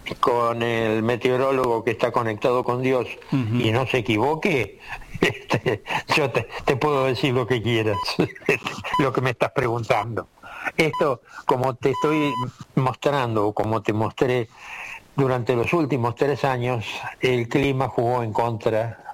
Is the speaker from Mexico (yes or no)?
no; Argentina; que nosotros como argentinos despreciamos